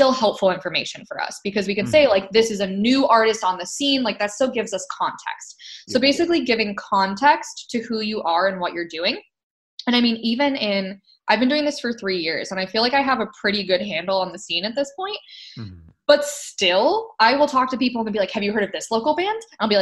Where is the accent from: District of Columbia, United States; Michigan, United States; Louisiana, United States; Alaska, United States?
Michigan, United States; now in Seattle, United States; Like, I grew up in Michigan my whole life, like lived there my whole life.